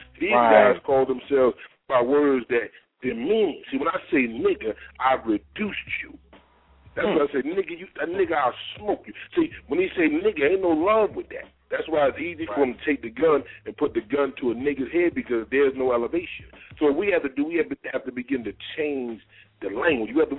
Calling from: New Jersey, United States; I'm calling from New Jersey.

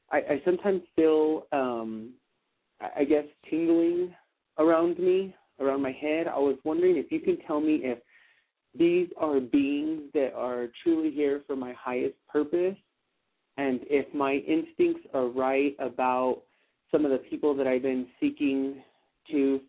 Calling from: New Mexico, United States; I'm calling from New Mexico.

